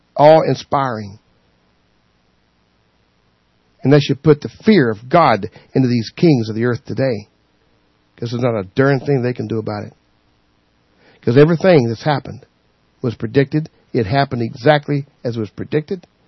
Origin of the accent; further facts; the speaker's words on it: the South, United States; I'm American, too. I'm a Southern boy.